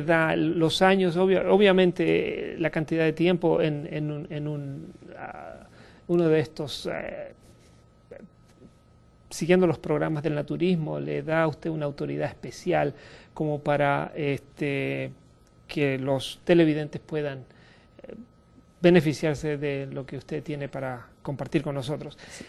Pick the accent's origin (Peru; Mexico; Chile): Chile; born there; Mis raíces vienen de Sudamérica. Si hay alguien en Sudamérica mirándonos, va a entender esto. Yo nací en Chile